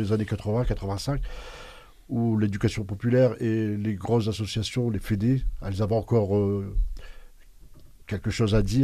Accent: Liévin, Hauts-de-France, France; nous on vient du nord, du Pas-de-Calais pour être plus précis, de Liévin.

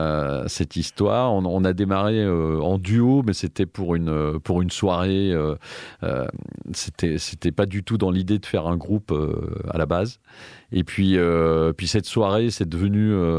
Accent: Italy; moi je suis italien à la base. En Italie, tu sais bien que tout le monde chante.

